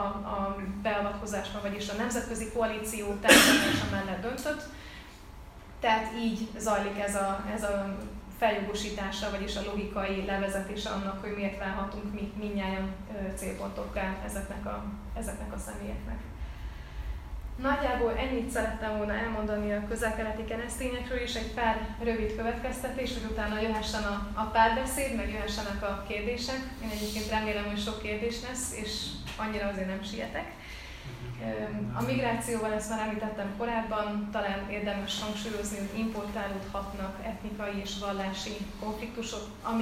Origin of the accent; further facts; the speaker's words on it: Stockholm, Stockholm County, Sweden; én is egy ilyen úgynevezett no-go zónában, tehát egy bevándorló többségű külvárosban nőttem fel Stockholmban, ami talán nem is olyan furcsa, hiszen mi is bevándorlók voltunk